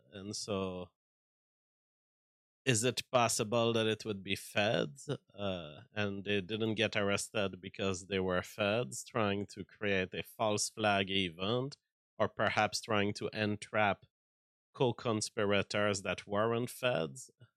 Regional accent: United States; I'm an American. I don't have the snobbery of the European against yellow mustard.

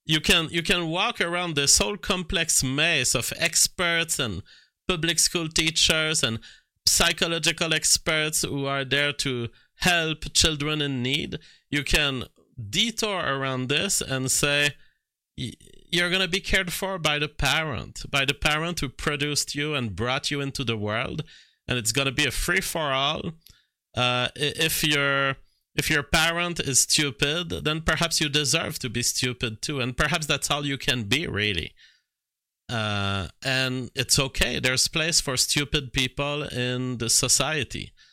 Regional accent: Canada; But as a Canadian creator, I must fight back.

